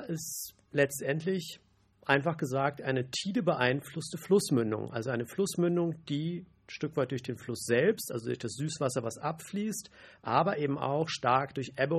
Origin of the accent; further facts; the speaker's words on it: Hamburg, Germany; Ich bin Romangeograf und bin in Hamburg aufgewachsen, das wird auch noch relevant später